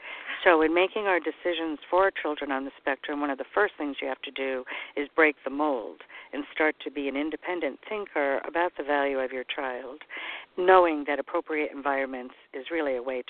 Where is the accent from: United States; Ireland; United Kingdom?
Ireland; I'm Irish. I'm very Irish.